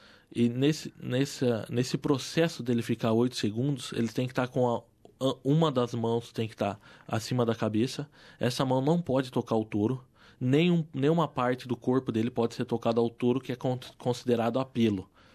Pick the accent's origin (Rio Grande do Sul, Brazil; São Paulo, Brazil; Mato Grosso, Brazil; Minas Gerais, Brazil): São Paulo, Brazil; Marília; sou do interior de São Paulo, sou de Marília, e fui criado nesse meio.